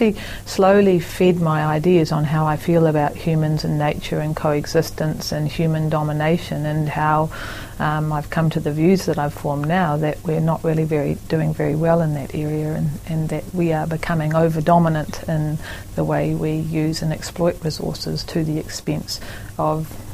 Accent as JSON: {"language": "English", "region": "Auckland", "country": "New Zealand", "tie": "born or raised there", "said": "I grew up in Auckland."}